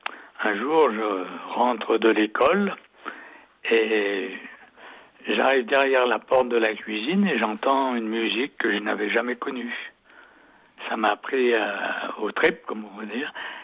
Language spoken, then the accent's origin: French; Saint-Jean-de-Couze, Nouvelle-Aquitaine, France; Et ensuite, j'ai quitté Saint-Jean-de-Couze en 1961, après le certificat d'études. Je suis allé en apprentissage et là encore, je suis tombé dans une bonne famille à Châteauneuf